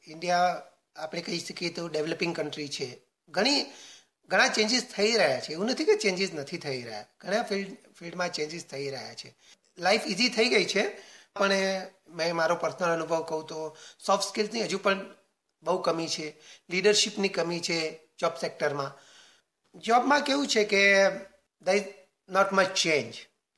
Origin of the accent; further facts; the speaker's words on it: Mehsana, Gujarat, India; moved away as an adult; also born or lived in Adelaide; now in Perth, Australia; અને હું મહેસાણા ગુજરાતનો મૂળ રહેવાસી છું. હું પ્રથમવાર Australia 2007માં skilled independent regional visa કહેવાય છે એના પર આવ્યો હતો એડિલેડમાં, અને ત્યારથી અહીંયા ઓસ્ટ્રેલિયા રહું છું.